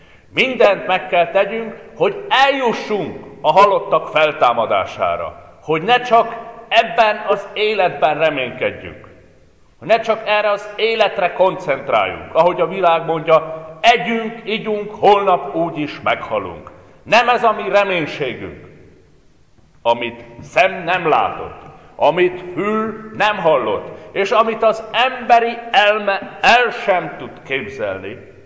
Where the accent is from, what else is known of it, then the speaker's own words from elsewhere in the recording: Transylvania, Romania; Én Erdélyből származok, és Erdély most ha tetszik, hanem Romániához tartozik.